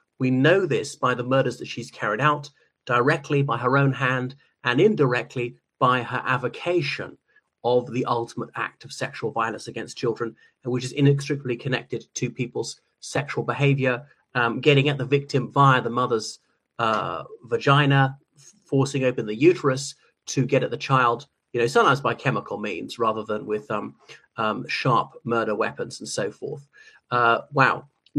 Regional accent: Ireland; from Ireland.

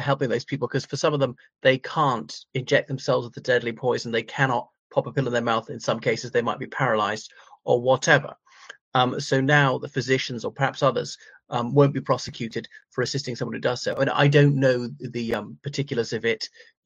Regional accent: Ireland; from Ireland.

